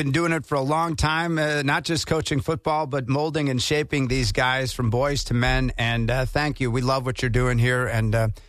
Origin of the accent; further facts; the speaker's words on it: Milwaukee, Wisconsin, United States; And I grew up in Milwaukee listening to WTMJ, and they had personality radio.